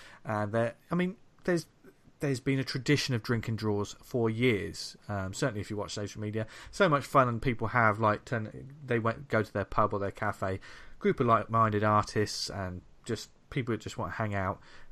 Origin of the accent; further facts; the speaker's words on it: United Kingdom; I'm British, aren't I?